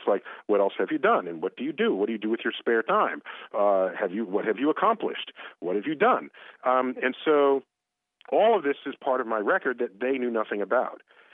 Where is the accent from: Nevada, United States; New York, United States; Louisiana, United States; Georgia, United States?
New York, United States; Bronx; I was born and raised in the Bronx.